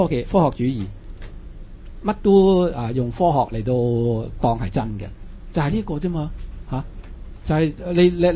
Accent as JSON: {"language": "Cantonese", "country": "Hong Kong", "said": "而喺我哋香港人嘅思想亦都鬆綁啦"}